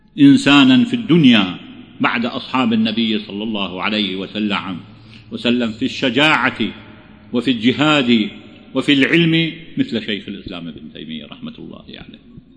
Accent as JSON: {"language": "Arabic", "country": "Iraq", "lives_now": "Egypt", "said": "كنا نراهم في بلادنا في العراق وفي بلاد الشام."}